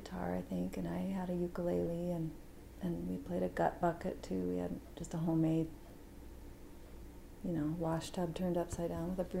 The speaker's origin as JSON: {"language": "English", "town": "Helena", "region": "Montana", "country": "United States", "tie": "born or raised there", "said": "we were a pretty lively bunch growing up in Helena."}